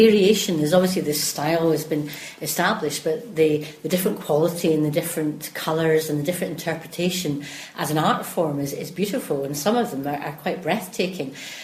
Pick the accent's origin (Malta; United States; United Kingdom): United Kingdom; Linlithgow, Scotland; I'm from Linlithgow